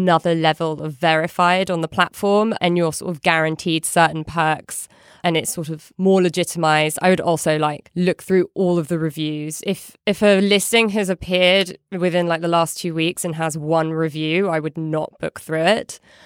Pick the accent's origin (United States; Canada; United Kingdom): United Kingdom; So as a Brit abroad, I can confirm that.